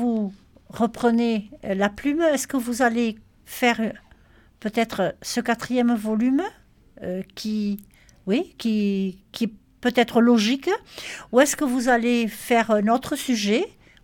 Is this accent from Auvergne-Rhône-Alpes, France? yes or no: no; Occitanie, France; Peut-être parce que je connais aussi le Volvestre, parce que je suis du Volvestre, peut-être ça y joue